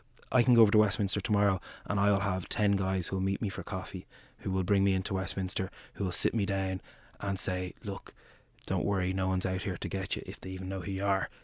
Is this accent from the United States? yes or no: no; Ballantyre, Ireland; But where I grew up doesn't define my politics. I didn't join Fine Gael because I'm from Ballantyre.